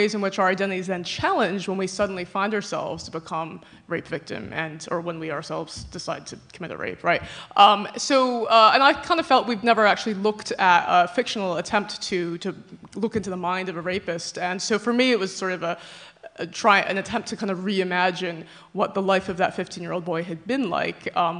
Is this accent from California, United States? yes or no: no; New Jersey, United States; now in London, United Kingdom; I live in London, by the way, but I'm originally from New Jersey.